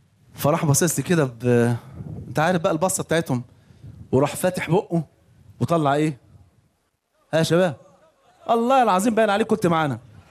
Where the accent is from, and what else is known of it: Egypt